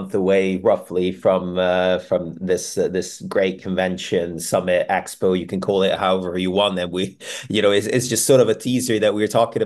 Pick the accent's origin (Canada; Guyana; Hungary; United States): Hungary; Budapest; English is a second language; now in Bristol, United Kingdom; I'm from Budapest. Barcelona is amazing. I live in Bristol